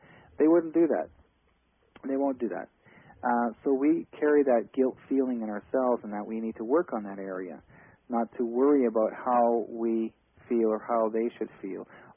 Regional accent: Canada; I'm a Canadian.

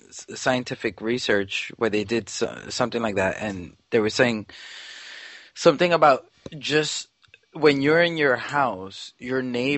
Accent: East Coast, United States; Yeah, well, I was born and raised on the East Coast, and for a long time, I just couldn't get out of the East Coast.

